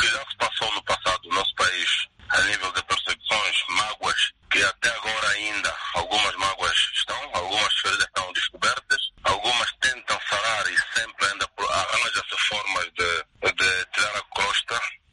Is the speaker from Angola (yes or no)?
yes; Angola; sou angolano.